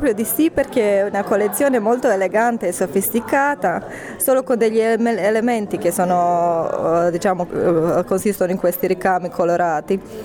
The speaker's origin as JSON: {"language": "Italian", "country": "Bosnia & Herzegovina", "said": "Io sono, per dire, l'ambasciatrice del mio paese in questo momento. Quindi riporto dei motivi bosniaci che sono tipici per alcune parti della Bosnia"}